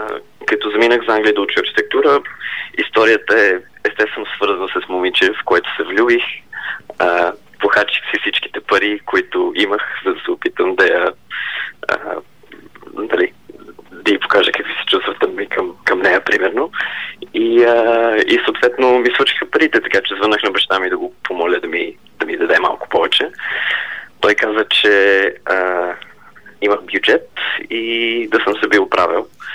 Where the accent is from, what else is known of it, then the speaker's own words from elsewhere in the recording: Dubai, United Arab Emirates; now in Bulgaria; Никога не бях живял в България. Нали, винаги съм обичал България. Всяко едно лято си идвах в България, от Дубай.